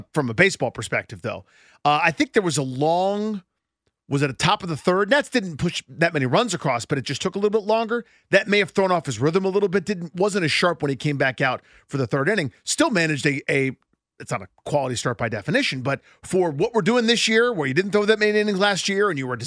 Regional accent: Washington, District of Columbia, United States; Washington is the team that I care about because I'm from Washington, D.C.

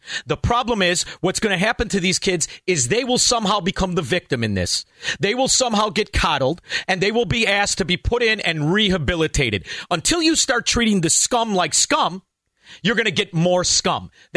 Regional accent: Melrose Park, Illinois, United States; maybe this is because I'm from Melrose Park. Maybe this is what it is. And Melrose Park, when I grew up, was not a rich neighborhood.

